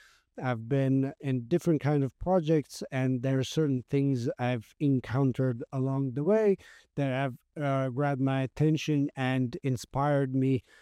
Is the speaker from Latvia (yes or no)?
yes; Riga, Latvia; first language Latvian; English is a second language; going to be mainly in English, but I am from Riga, Latvia, and there's some amazing people here that I also want to showcase. And those conversations most likely will be in Latvian, my native language.